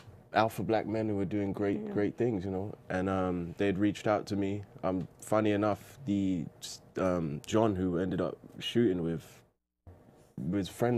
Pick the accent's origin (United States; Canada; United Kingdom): United Kingdom; England; Clearly you can tell I'm from England.